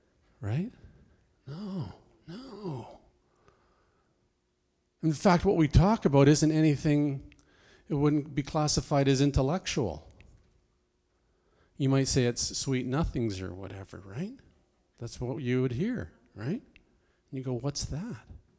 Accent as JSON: {"language": "English", "town": "Stoney Creek", "region": "Ontario", "country": "Canada", "said": "I come from Stony Creek, which borders Hamilton."}